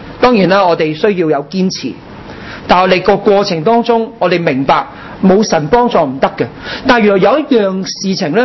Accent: China; 我们中国人有孙子兵法，他们没有

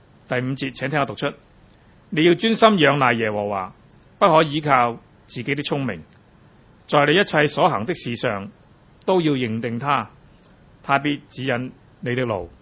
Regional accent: Hong Kong

